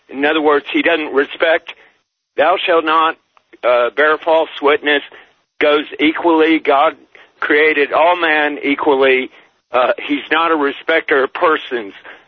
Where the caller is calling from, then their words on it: Bridgeville, California, United States; from Bridgeville, California, up here in near Oregon, almost.